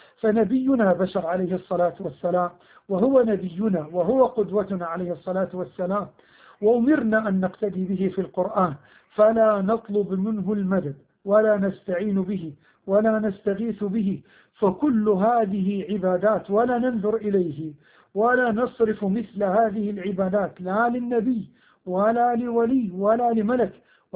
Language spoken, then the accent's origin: Arabic; Egypt; أن يحفظ بلادنا مصر من كل مكروه وسوء